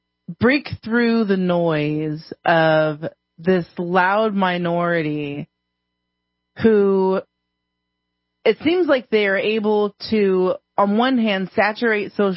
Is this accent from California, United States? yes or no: yes; California, United States; I'm, like I said, I'm from California, so I say Abramski, but that's because I'm undistinguished.